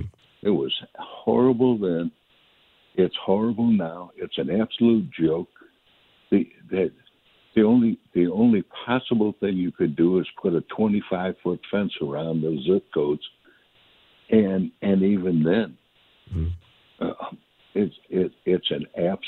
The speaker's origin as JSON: {"language": "English", "town": "St. Louis", "region": "Missouri", "country": "United States", "tie": "born or raised there", "said": "I was born in St. Louis in 1954. Lived in St. Louis until 1998, 1999. Moved out to the Ozarks."}